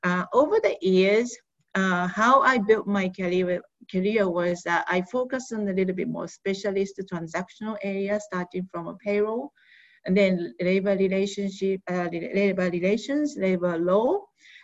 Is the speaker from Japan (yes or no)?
yes; Japan; also born or lived in United Kingdom; I was born and raised in Japan, a graduate university here in Tokyo. Then I moved to UK and lived there, worked there for I think a little bit over 13 years.